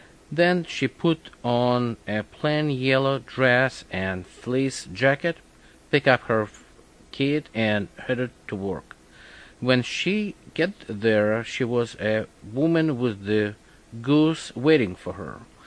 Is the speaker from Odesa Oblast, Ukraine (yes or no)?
yes; Odesa, Odesa Oblast, Ukraine; born there; English is a second language; I was born in Odessa, Ukraine, USSR, right after Second War, and January 30th of 1946.